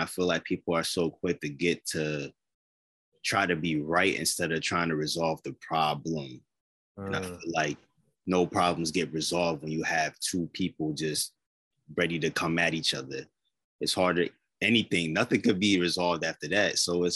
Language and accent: English; Springfield, Massachusetts, United States; I'm from Springfield, Massachusetts.